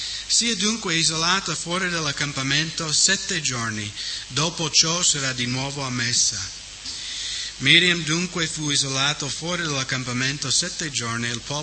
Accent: United States; E vedo come il mio paese, la coscienza del paese in generale si sta indurendo

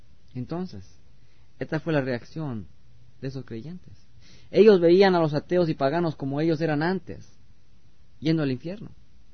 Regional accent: Mexico City, Mexico; born there; Yo fui católico, nací en México, toda mi familia católica, y Yo muchas veces allá en el Distrito Federal iba ahí a la villa

